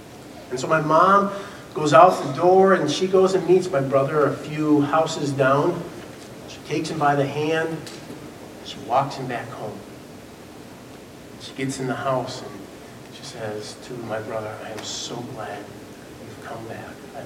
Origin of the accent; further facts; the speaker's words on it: Bloomington, Minnesota, United States; And I grew up in Bloomington, and at that time there was this radio station called WDGY.